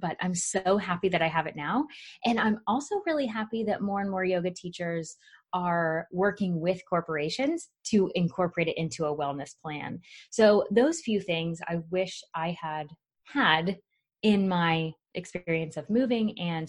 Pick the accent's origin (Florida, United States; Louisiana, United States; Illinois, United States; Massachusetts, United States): Florida, United States; now in Oklahoma, United States; And then I moved. So I'm from Florida. I then moved to Oklahoma.